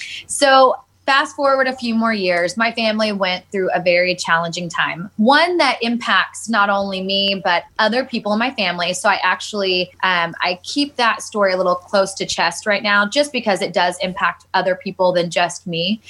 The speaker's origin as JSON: {"language": "English", "region": "Texas", "country": "United States", "tie": "born or raised there", "said": "I started anchoring a morning show outside of my hometown. I lived outside of Dallas"}